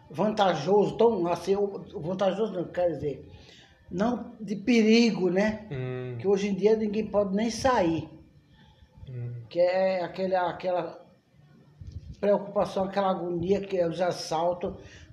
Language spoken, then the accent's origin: Portuguese; Pernambuco, Brazil; born or raised there